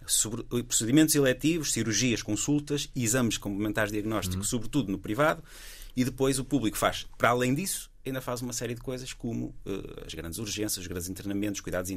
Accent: Gondomar, Porto, Portugal; Sou de Gondomar.

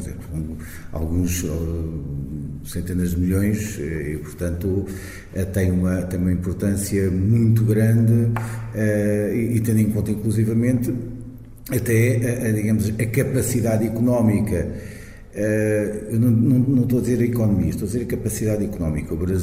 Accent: Cape Verde; porque eu sou cabo-verdiano, portanto seria suspeito nessas coisas

